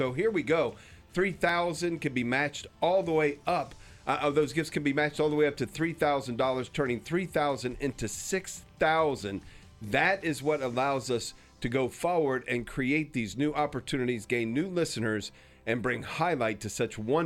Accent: Midwest, United States; accent: Midwestern; I hope I'm saying that correctly in my Midwestern accent.

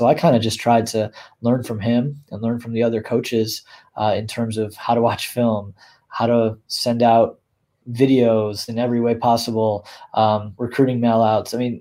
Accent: Buffalo, New York, United States; I always say I'm from Buffalo, New York, and I never, ever would have thought I would be living in Tucson, Arizona for college

